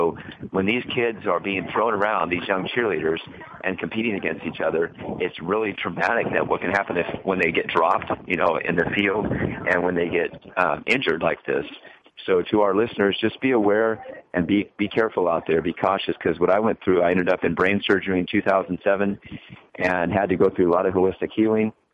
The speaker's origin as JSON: {"language": "English", "town": "Escondido", "region": "California", "country": "United States", "said": "I'm from Escondido here in North County, San Diego, just about 20 minutes east of here of Oceanside."}